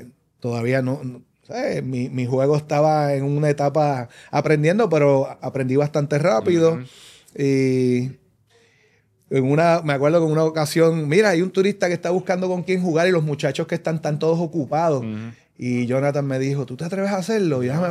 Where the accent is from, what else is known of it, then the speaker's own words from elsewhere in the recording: Vega Alta, Puerto Rico; Yo soy de Vega Alta.